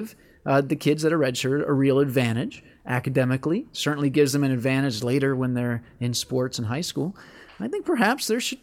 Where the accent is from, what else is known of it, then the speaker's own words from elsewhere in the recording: St. Louis, Missouri, United States; Ooh, my hometown, baby.